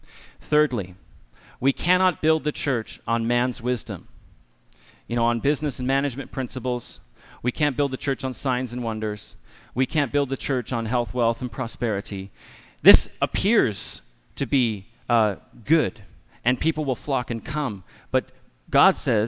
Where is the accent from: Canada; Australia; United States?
United States; California; now in Austria; I was amazed when I moved to Austria. I'm from California.